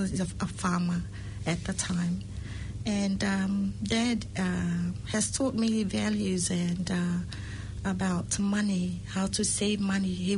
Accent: Samoa; And my dad, a Chinese man, and my mom is Samoan. And we stayed in Samoa for that time when I was brought up in Palauli.

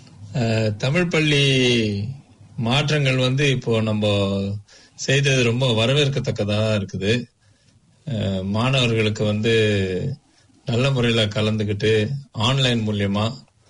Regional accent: Chennai, Tamil Nadu, India; அதாவது இப்ப நான் பிறந்து வளர்ந்தது சென்னை தமிழ்நாட்டுல.

